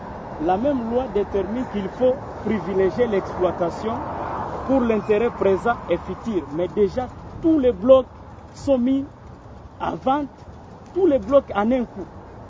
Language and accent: French; North Kivu, DR Congo; Par exemple, moi, je viens du Nord Kivu